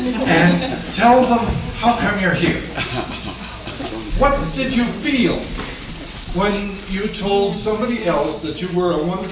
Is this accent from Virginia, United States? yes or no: no; Eagan, Minnesota, United States; And we are a couple from Eagan, Minnesota.